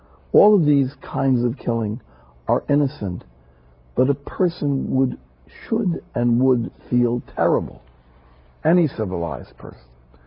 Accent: United States; I'm an American.

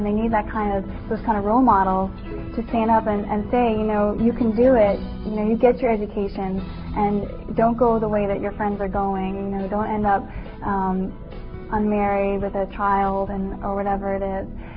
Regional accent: United States; since I'm an American girl

